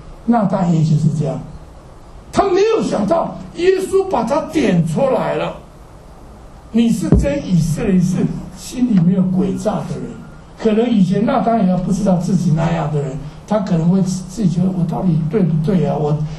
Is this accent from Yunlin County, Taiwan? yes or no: yes; Douliu, Yunlin County, Taiwan; 因为我是台湾乡下长大的斗六